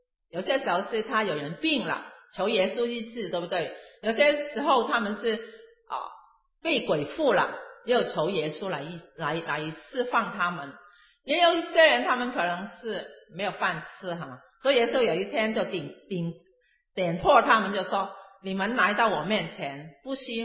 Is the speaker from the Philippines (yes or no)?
no; Hong Kong; born there; first language Cantonese; Chinese is a second language; 我就讲得乱七八糟，因为我是在香港出生的，那我就讲广东话哈